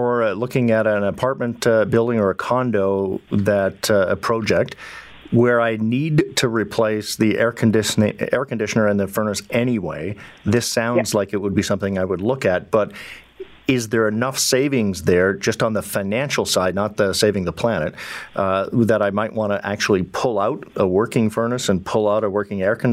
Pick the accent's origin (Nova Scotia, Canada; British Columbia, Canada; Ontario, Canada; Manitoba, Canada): British Columbia, Canada; Really? Because, you know, I grew up in British Columbia